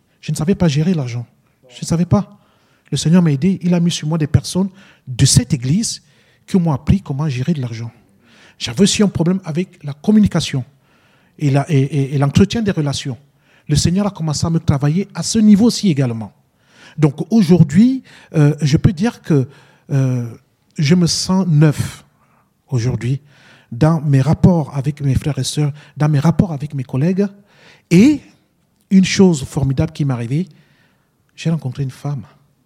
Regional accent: Paris, Île-de-France, France; Je viens aussi de Paris, hein

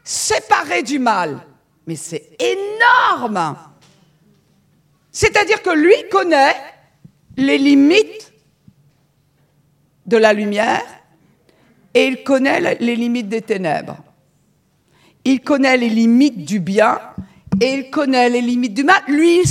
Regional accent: Brittany, France; En tant que bretonne, je peux vous redonner les ingrédients.

